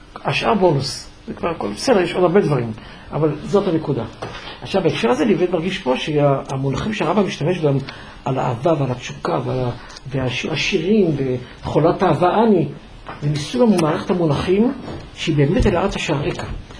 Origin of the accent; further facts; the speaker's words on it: Jerusalem, Jerusalem District, Israel; born there; אני לא יכול לומר חוויות כאלה כי נולדתי בירושלים, ולכן מעולם לא עליתי לארץ.